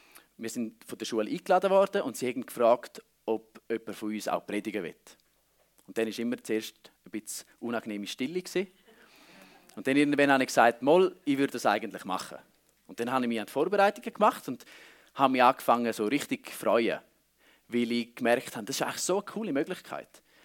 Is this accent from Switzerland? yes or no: yes; Switzerland; wie man vielleicht erwarten würde, so als Schweizer